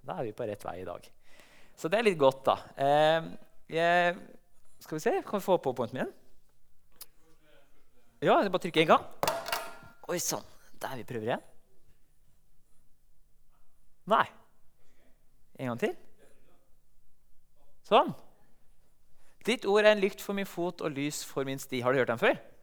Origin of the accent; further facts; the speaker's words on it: Halden, Østfold, Norway; For de som ikke kjenner meg, jeg kommer fra Halden.